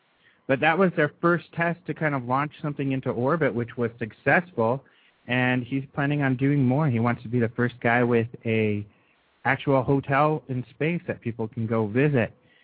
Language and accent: English; Colorado, United States; I remember, you know, I'm from Colorado, and I have friends in that area.